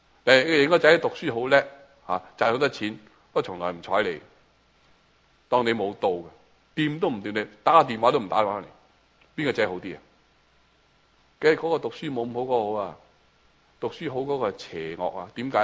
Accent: China; 咁我哋中国人都冇咩庆祝食嘅嘢啦嘛

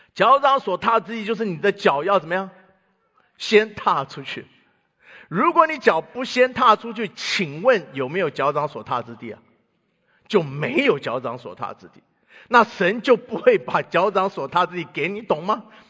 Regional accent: Taiwan; now in United States; 我只记得我小时候在台湾听过西非农耕队这个名词

